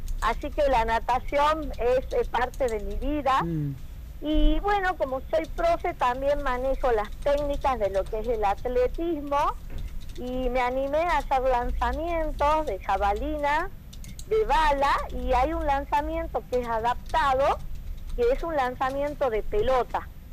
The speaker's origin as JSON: {"language": "Spanish", "country": "Argentina", "said": "Nosotros como argentinos"}